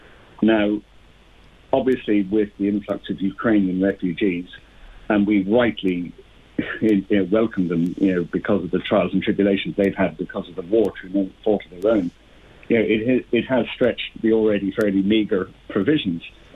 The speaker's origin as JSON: {"language": "English", "country": "Ireland", "said": "We can't forget that we as Irish people were a migrant race ourselves for for over 100 years since the famine."}